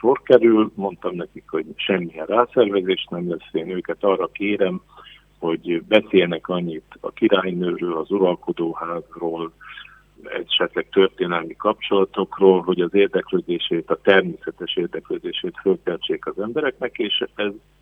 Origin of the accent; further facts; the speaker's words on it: Kecskemét, Bács-Kiskun, Hungary; És én Kecskeméten születtem, tehát én kecskeméti vagyok, szerettem és szeretem is a városomat.